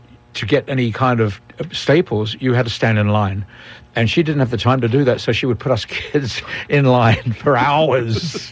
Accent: London, United Kingdom; born there; I was born in London in July 1939

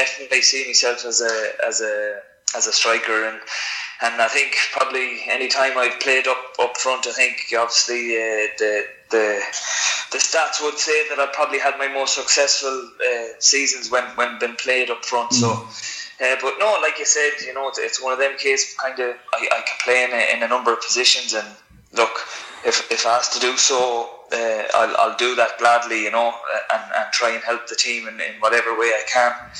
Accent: Sligo, Connacht, Ireland; Yeah, so that was great to do that with my hometown club.

